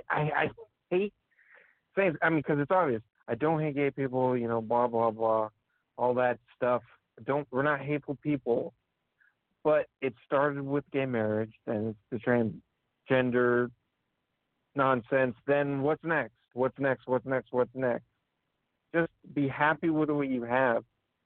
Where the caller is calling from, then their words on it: Florida, United States; from Florida.